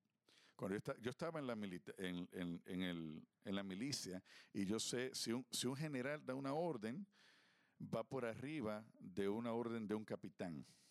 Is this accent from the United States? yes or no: yes; United States; Muchos de nosotros somos americanos y a veces tenemos un entendimiento ceremonial de lo que es la monarquía.